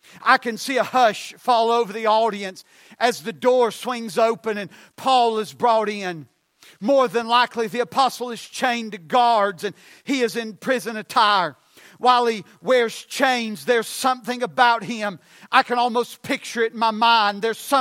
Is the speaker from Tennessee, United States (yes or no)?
yes; Tennessee, United States; We're all from East Tennessee. Y'all know what that means.